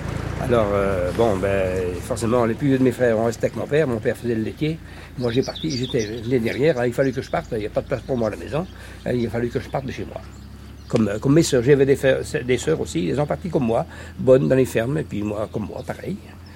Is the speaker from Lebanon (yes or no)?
no; Trieste, Friuli-Venezia Giulia, Italy; moved away; Moi, je suis natif de Trieste, par contre. Je suis natif de Trieste